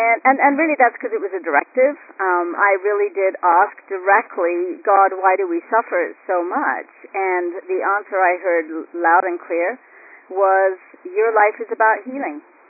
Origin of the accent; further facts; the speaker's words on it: England, United Kingdom; now in Boulder, United States; So it's a gorgeous day here in Boulder, Colorado. I come from England.